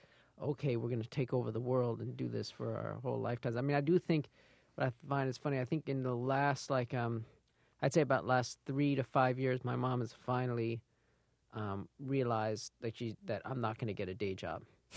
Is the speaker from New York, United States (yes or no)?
yes; Manhattan, New York, United States; especially since we grew up here in Manhattan, it wasn't like they would go to events and we'd stay at home.